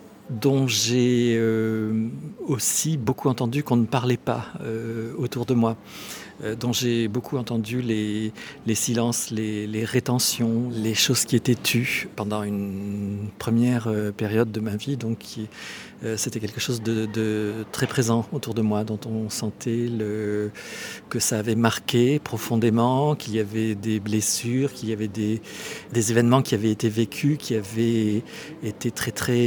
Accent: Oujda, Oriental, Morocco; born there; je suis né en 1958 à Oujda, au Maroc.

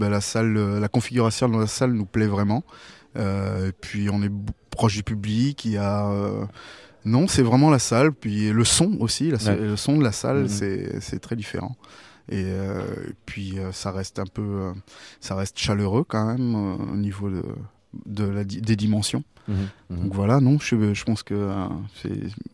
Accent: France; on est exotique puisqu'on est français.

